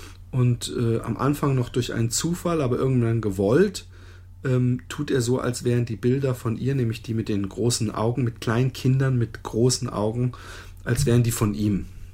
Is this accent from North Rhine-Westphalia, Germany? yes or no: no; Waldbronn, Baden-Württemberg, Germany; Also Waldbronn besteht aus Reichenbach, Busenbach und Etzenroth. Und ich bin in Busenbach aufgewachsen.